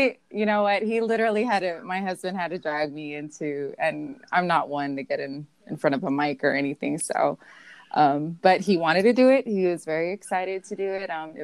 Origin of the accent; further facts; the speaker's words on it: Long Beach, California, United States; So I grew up on Lewiston Hill, which is kind of border of Long Beach, East Side Long Beach and Signal Hill.